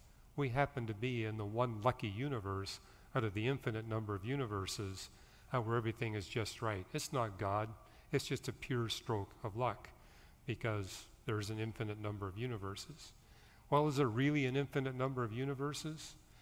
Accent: Canada; And I grew up in Canada. Birch trees are everywhere.

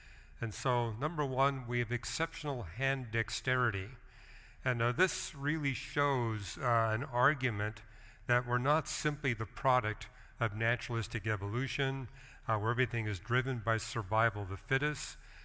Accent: Canada; I remember growing up in Canada, and my mother prided herself that she could take the tiniest needle

